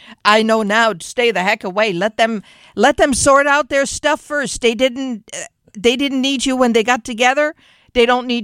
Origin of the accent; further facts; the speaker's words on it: Germany; accent: German; English is a second language; I said, I don't want to sound like with a German accent. I hated it, right? So I really worked on my accent